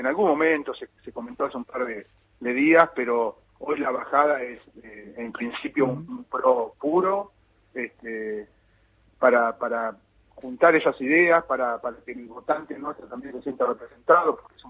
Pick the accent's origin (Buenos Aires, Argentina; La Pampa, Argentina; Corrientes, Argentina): La Pampa, Argentina; yo soy de La Pampa, vos lo sabés bien y lo dijiste recién